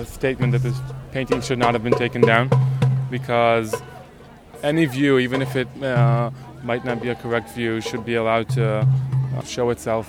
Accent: Israel; English is a second language; I'm a student from Israel, and I know that such things have two sides to them.

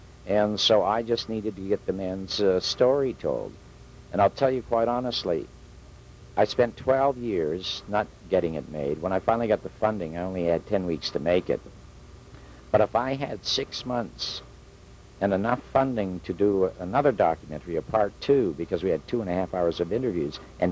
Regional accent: Canada; now in United States; And I came here from Canada

